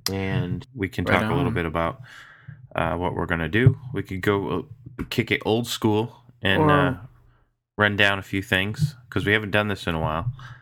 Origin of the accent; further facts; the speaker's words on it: Boston, Massachusetts, United States; I'm your host this week. … from Boston.